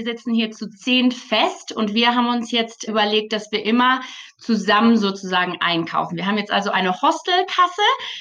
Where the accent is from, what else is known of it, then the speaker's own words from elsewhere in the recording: Germany; Also das bin ich aus Deutschland, dann mein Freund aus Irland.